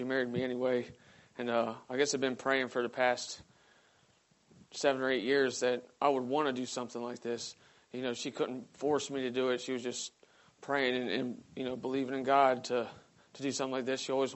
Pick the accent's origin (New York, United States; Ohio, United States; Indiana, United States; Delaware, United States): Delaware, United States; Seaford; I'm 34 years old, and I'm from Seaford, Delaware.